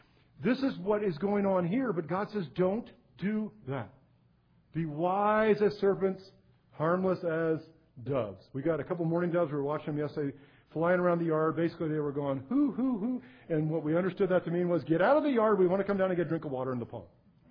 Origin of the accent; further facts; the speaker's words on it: La Pine, Oregon, United States; I was raised in Lapine. My heritage is Lapine. I went to Lapine High School